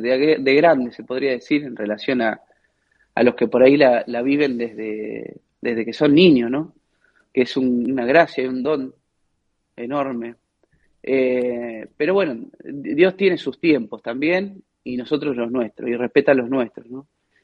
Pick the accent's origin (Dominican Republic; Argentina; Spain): Argentina; Suipacha, Buenos Aires Province; yo vengo de una ciudad que se llama Suipacha, que está en la provincia de Buenos Aires, queda aproximadamente a 60 kilómetros de la Basílica de Luján.